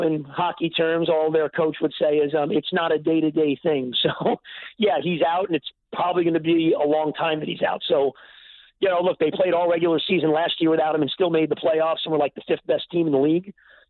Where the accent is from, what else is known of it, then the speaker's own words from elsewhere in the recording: New York, United States; like back in the day when I grew up in New York, I've thrown a hat on the ice.